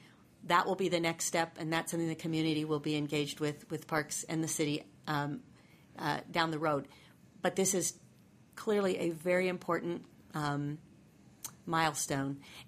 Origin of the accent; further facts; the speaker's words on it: Phoenix, Arizona, United States; I'm proud to say I'm a fourth generation Phoenician and Arizonan. I was born here in Phoenix, North Central Phoenix, back when that was the edge of our city.